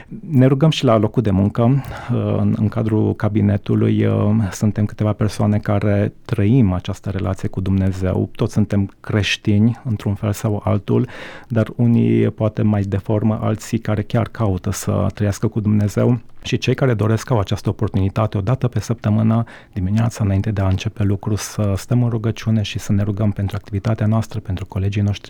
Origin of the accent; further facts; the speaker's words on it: Romania; born there; M-am născut ceh, m-am născut în România, dar sunt de naționalitate cehă, o parte din familia mea locuiește în Cehia